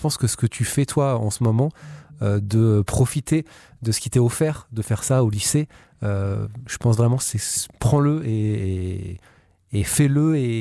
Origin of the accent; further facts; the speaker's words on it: Le Mans, Pays de la Loire, France; born there; Moi, j'ai commencé au Mans. Je suis né au Mans. J'ai commencé la radio au Mans, dans la Sarthe.